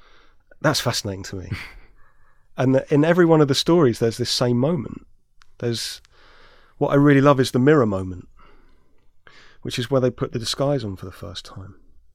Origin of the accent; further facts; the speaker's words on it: London, United Kingdom; I grew up in South London and the playground was a little bit divided, whose dad was a cop and whose dad was a bad guy.